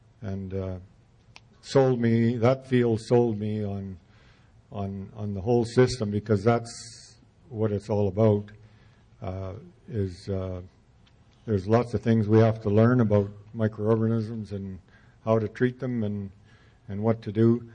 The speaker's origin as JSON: {"language": "English", "region": "Saskatchewan", "country": "Canada", "said": "from Saskatchewan. Out where it's usually drier than most places"}